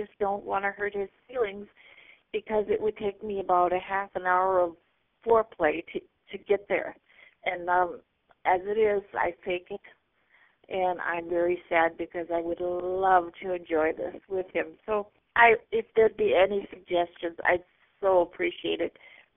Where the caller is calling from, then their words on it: North Dakota, United States; I'm calling from North Dakota. I'm a widow, and I'm 59 years old